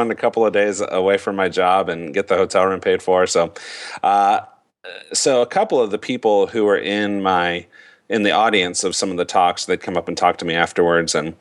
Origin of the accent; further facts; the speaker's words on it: Ohio, United States; And my background is that I'm born and raised in the Midwest, the classic flyover state of Ohio. Born and raised in Ohio, and I started my career off as a teacher.